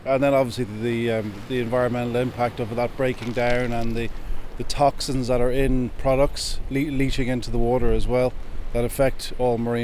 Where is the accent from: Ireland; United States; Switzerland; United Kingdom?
Ireland; Gorey, Leinster; I'm Irish. I'm from Goree. I'm from Wexford.